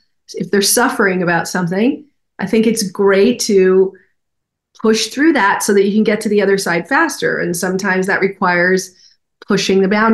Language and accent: English; Houston, Texas, United States; born there; Well, I was born in Houston. I was raised here.